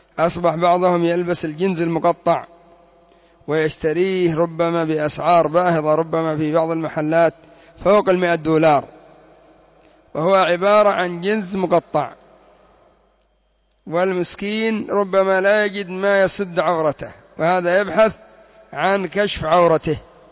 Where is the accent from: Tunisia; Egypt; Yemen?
Yemen; نحن عندنا في اليمن ما زال الأمر إلى خير في كثير من المدن